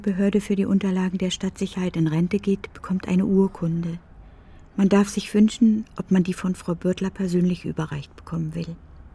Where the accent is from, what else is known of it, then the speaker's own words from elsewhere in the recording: Berlin, Germany; das fiel einem als Berliner ja nicht mehr auf.